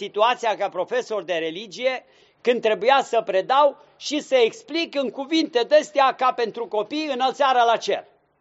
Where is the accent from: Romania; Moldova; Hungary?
Romania; Ludișor, Brașov County; care în satul meu, Ludișor, din țara Făgărașului, se făcea noaptea